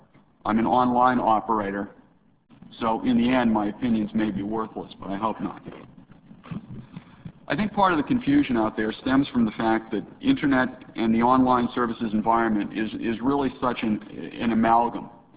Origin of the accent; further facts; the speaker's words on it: Boston, Massachusetts, United States; Growing up in the Boston area, my parents said that they wanted me to be a responsible adult.